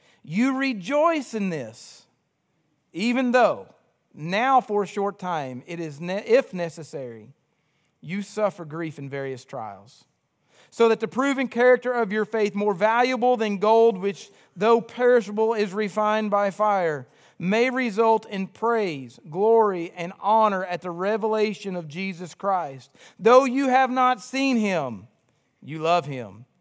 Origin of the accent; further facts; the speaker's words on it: Georgetown, Kentucky, United States; I am a homegrown Kentucky boy. I have been in Georgetown nearly my entire life. My accent says a little different, but I have family deep ties in Georgetown. My wife is from there.